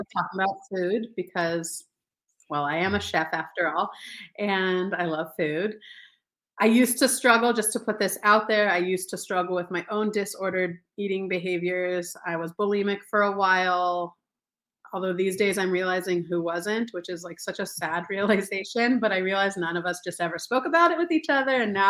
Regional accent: Denver, Colorado, United States; I'm originally from Denver, Colorado.

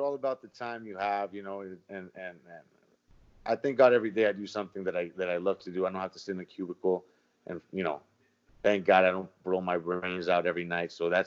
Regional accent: New York, United States; I'm from New York originally, man, so there's something in the water.

